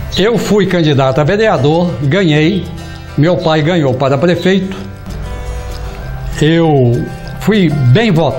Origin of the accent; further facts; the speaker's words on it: Capinópolis, Minas Gerais, Brazil; Nasci e me criei aqui em Capinópolis.